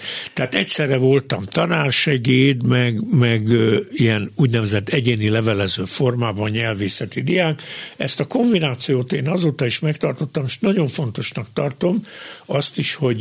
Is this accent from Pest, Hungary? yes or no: yes; Dunabogdány, Pest, Hungary; én egy kétnyelvű faluban, Dunavogdányban nőttem fel